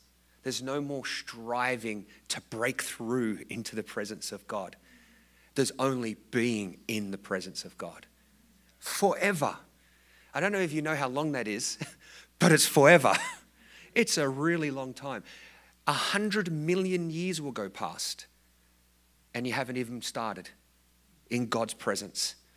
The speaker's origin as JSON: {"language": "English", "country": "Australia", "tie": "born or raised there", "said": "I grew up in Australia, and I grew up watching sunsets and sunrises being a surfer."}